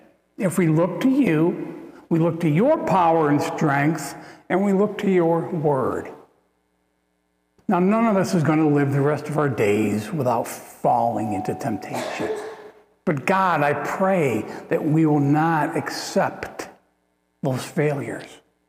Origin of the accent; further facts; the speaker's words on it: Morrisville, New York, United States; So we're from Morrisville, New York. And every 2 weeks, we would go home to visit.